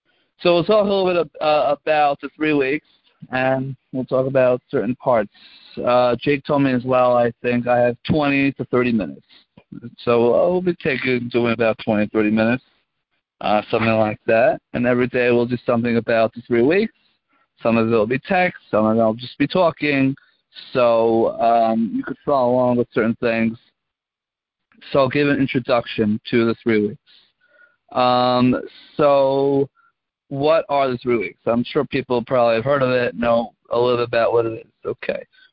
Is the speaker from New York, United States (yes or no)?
yes; Staten Island, New York, United States; I am from Staten Island, New York.